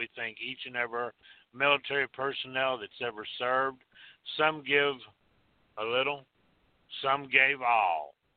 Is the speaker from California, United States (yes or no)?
no; Georgia, United States; I do it the country style, country boy, since I'm from North Georgia.